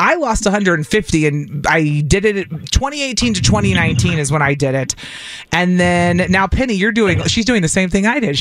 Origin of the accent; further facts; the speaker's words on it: the South, United States; accent: Wisconsin twang; moved away; And I'm Wisconsin twang. Because mm-hmm. we grew up in the South, and then we both moved away.